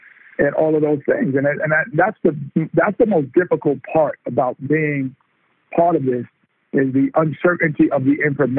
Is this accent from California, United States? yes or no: no; New York, United States; because I'm from New York.